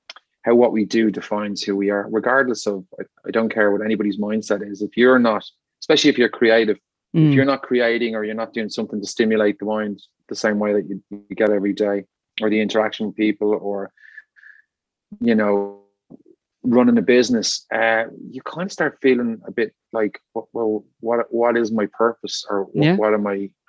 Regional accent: Ireland; I'm very Irish, you know, that kind of way. I can't take a compliment and all that sort of stuff.

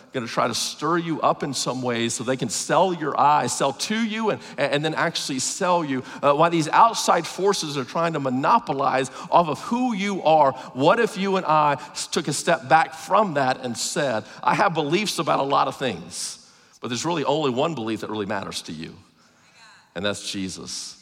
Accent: Arkansas, United States; I'm from Arkansas. We're used to that kind of critique.

